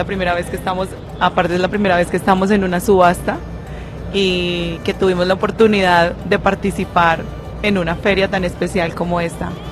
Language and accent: Spanish; Planadas, Tolima, Colombia; soy oriunda de Planadas, Tolima, entonces acá está toda mi familia